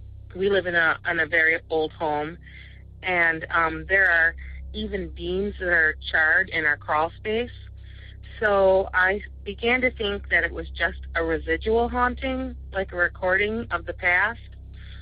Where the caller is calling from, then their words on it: Michigan, United States; I am from Michigan.